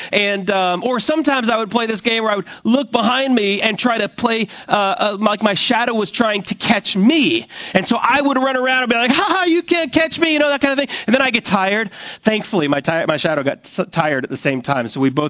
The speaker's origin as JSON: {"language": "English", "town": "Rapid City", "region": "South Dakota", "country": "United States", "tie": "born or raised there", "said": "I grew up in South Dakota for my elementary years in Rapid City, South Dakota."}